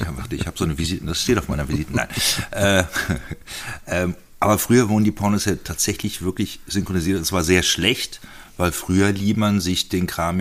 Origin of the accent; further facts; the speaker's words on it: Eifel, Germany; Ich komme ja aus der Eifel